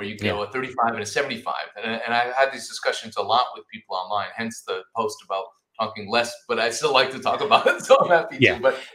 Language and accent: English; Rhode Island, United States; I'm very proud that I didn't use my accent right there, because I'm from Rhode Island.